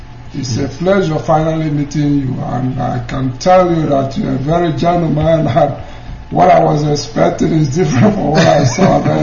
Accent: Arochukwu, Abia, Nigeria; I'm from Arichukwu in Abia State.

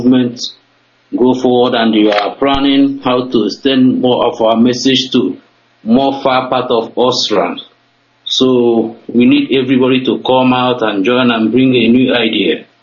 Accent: Ekwuoge, South East, Nigeria; now in Austria; I'm from Ekwuoge in Biafra land. I'm calling from Austria.

